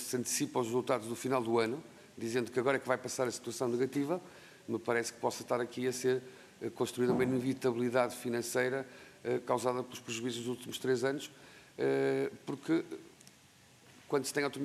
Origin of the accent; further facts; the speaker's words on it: Viana do Castelo, Portugal; Eu sou oriundo de Viana do Castelo